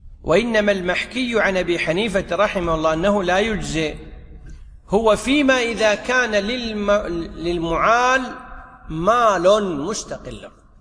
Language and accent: Arabic; Kuwait